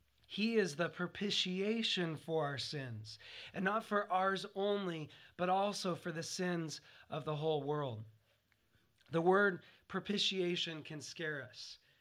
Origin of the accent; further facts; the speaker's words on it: the West, United States; I grew up in the West.